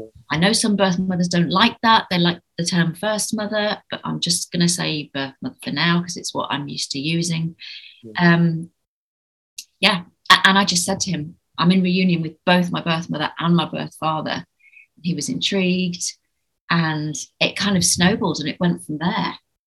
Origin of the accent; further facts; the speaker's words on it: Birmingham, West Midlands, United Kingdom; also born or lived in Northampton; I'm an adoptee. I was born in January in Northampton in 1974, and I was adopted at 8 weeks old, and I lived in Birmingham.